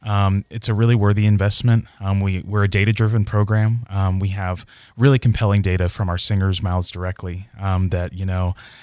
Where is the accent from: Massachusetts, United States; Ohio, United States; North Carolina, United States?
Ohio, United States; Cincinnati; I came from Cincinnati, Ohio.